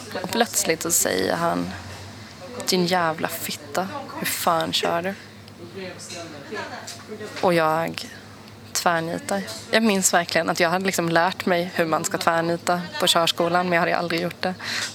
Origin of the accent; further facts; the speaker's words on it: Växjö, Kronoberg County, Sweden; Jag kommer ju från Växjö då. Det är ju en stad där man gärna vill ha körkort.